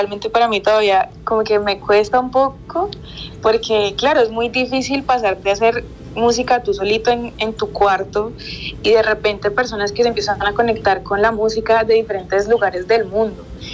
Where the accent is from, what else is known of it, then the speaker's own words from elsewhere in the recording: Pacific region, Colombia; now in Cali, Colombia; y también pues vengo del Pacífico, entonces tengo las raíces muy cercanas.